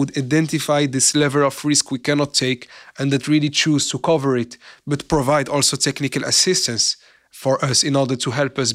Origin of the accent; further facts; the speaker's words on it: Morocco; Personally, I'm from Morocco.